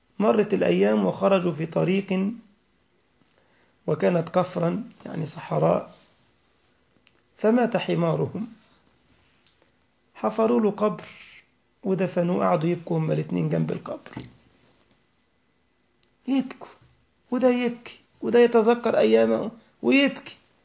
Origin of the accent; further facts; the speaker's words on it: Egypt; ذكرني بالمثل المشهور عندنا في مصر، مثل كده شعبي